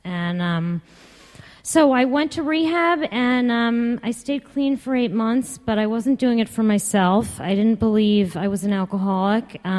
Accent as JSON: {"language": "English", "town": "Westchester", "region": "New York", "country": "United States", "tie": "born or raised there", "said": "Just to give you a little background, I grew up in Westchester."}